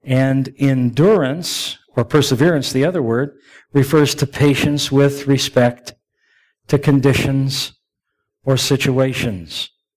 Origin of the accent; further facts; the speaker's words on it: Denver, Colorado, United States; now in Arkansas City, United States; I'm from Ark City now. I came from Denver originally, and but I'm in Ark City, and Ark City is more of a rural area.